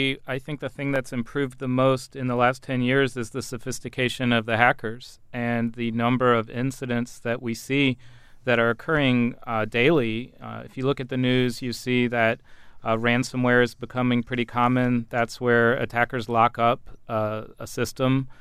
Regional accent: Maryland, United States; For example, in my home state of Maryland, we've gone from unauditable electronic systems to paper ballots.

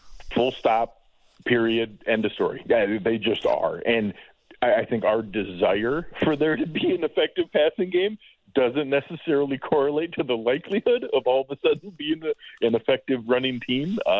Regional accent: Jamestown, New York, United States; He's actually from my hometown down at Jamestown.

